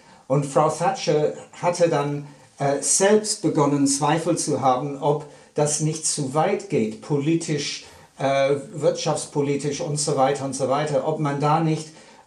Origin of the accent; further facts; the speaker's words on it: United Kingdom; German is a second language; now in Germany; ich kann mich sehr gut an meine Kindheit erinnern in Großbritannien.